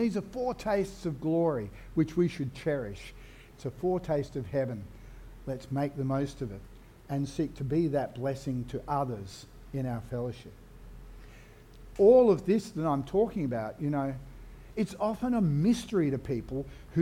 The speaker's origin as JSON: {"language": "English", "country": "Australia", "said": "Oh yeah, I'm an Aussie, I'm a Christian."}